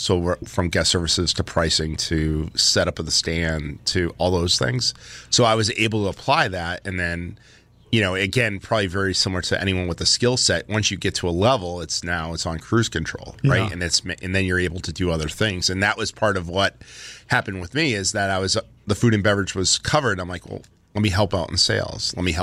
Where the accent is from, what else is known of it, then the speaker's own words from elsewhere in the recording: New Hampshire, United States; I grew up in New Hampshire.